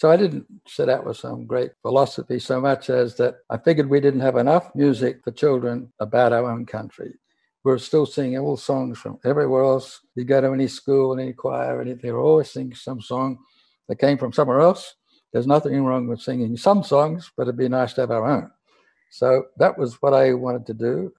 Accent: Australia; born there; I was born in Australia, of course, and went overseas after I did my national service. So when I came back to live in Australia

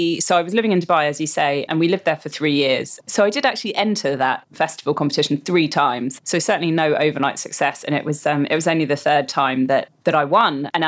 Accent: London, United Kingdom; I'm from London originally, and I suppose I was a bit surprised by things being closed on Sundays and that sort of stuff.

